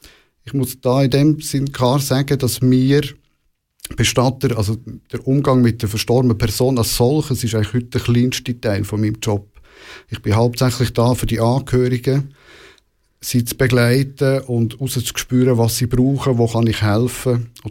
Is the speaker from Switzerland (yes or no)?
yes; Central Switzerland, Switzerland; weil ich komme aus einer Bestatterfamilie. Also ich bin ursprünglich aus der Innerschweiz und meine Eltern hatten schon ein Bestattungsunternehmen als Nebenjob.